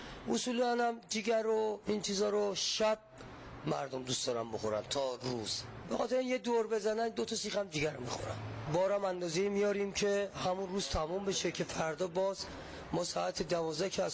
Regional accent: Razan, Hamadan, Iran; ما اصالتاً بچه همدانیم، رزن، طرف رزنیم

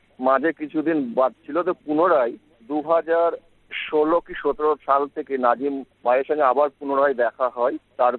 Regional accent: Islampur, West Bengal, India; আমার বাড়ি ইসলামপুর, জেলা মুর্শিদাবাদ, রাজ্য পশ্চিমবঙ্গ, আর দেশ হচ্ছে ভারত।

